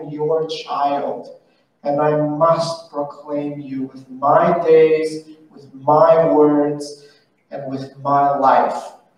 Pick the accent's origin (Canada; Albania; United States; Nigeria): Albania; English is a second language; I am originally from Albania, so I grew up in Albania, and Albania, it was a communist country.